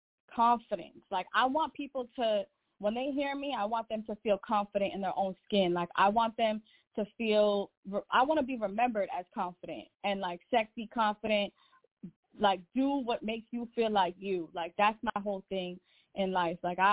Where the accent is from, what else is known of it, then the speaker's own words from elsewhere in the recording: Babylon, New York, United States; It's a lot more suburban, I would say. And really just, it was definitely, it's definitely a beautiful town. You know what I'm saying? I'm from Babylon.